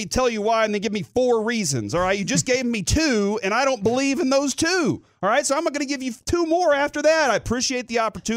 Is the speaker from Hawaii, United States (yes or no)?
no; Dallas, Texas, United States; An excited hometown product of the DFW area. I grew up in East Dallas.